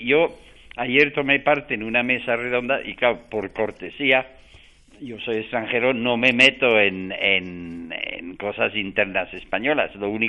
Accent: Wales, United Kingdom; Spanish is a second language; yo soy galés, hablo el idioma nuestro, nosotros también tenemos un partido separatista en mi país

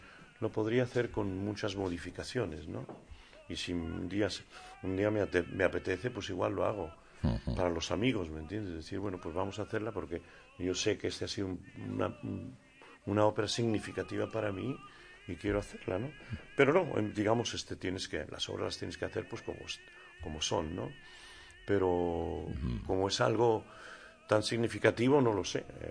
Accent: Madrid, Community of Madrid, Spain; born there; soy español 2 veces. Yo nací en Madrid, en la calle Ibiza, y soy español.

